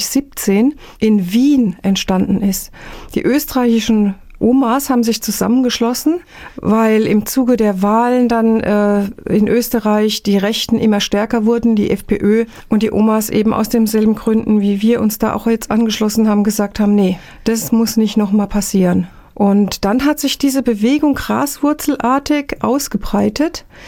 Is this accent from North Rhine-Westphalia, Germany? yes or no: no; Bavaria, Germany; now in Erfurt, Germany; seit 1.2. diesen Jahres wohnen wir in Erfurt. Ich bin aus Bayern, nach 30 Jahren Bayern, nach Erfurt gereist, wohne jetzt hier.